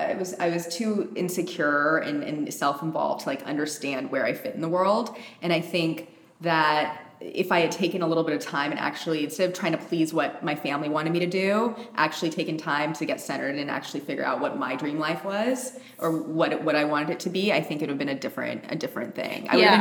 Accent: San Jose, California, United States; So, grew up in Northern California, San Jose. And then when we lived in an apartment, and my dad, and this was since I was 2 years old

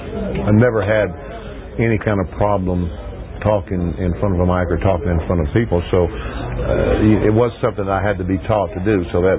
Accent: North Carolina, United States; Again, growing up in North Carolina, we had stock car racing.

